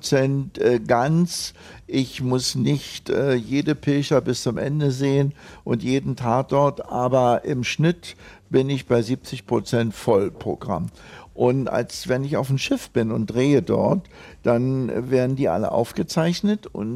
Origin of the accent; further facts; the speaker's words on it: Berlin, Germany; ich war immer Berliner, ich bin Berliner, ich bleibe Berliner. Hier bin ich geboren, hier sterbe ich.